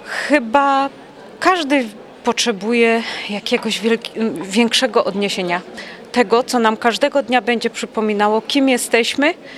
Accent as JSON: {"language": "Polish", "town": "Dąbrowa Niemodlińska", "region": "Opole Voivodeship", "country": "Poland", "said": "Jestem z Dąbrowy Niemodlińskiej."}